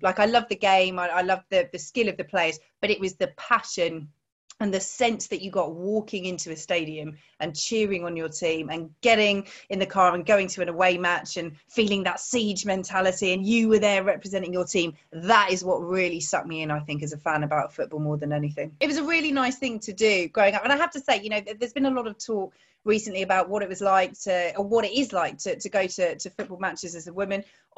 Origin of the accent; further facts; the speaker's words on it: South East England, United Kingdom; now in Newcastle, United Kingdom; I grew up in Surrey. That's where I'm from originally, although I very definitively now do say Newcastle rather than Newcastle, which is what I said growing up.